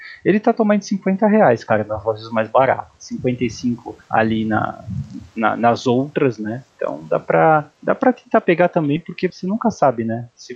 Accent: Santos, São Paulo, Brazil; então naturalmente, como eu sou de Santos, eu perguntei se você era de Santos.

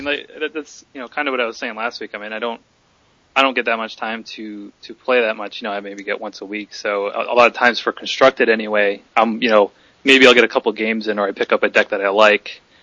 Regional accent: Boston, Massachusetts, United States; Yeah, born and raised in the Boston area.

